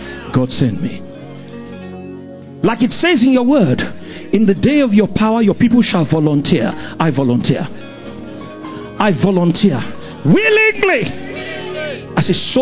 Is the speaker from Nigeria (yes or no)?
yes; Nigeria; born there; it's not an accident I was born in Nigeria.